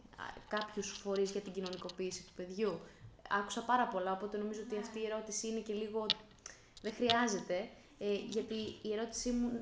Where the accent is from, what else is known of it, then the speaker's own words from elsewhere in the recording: Kalamata, Peloponnese, Greece; Δεν είμαι από εδώ, είμαι από την Καλαμάτα